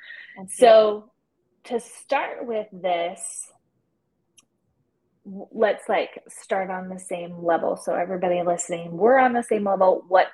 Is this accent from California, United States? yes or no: yes; California, United States; I grew up near Camp Pendleton.